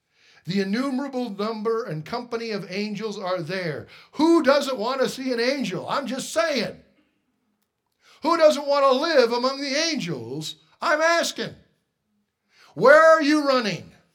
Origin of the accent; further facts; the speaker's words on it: Lewistown, Montana, United States; And I say, well, we're from Lewistown.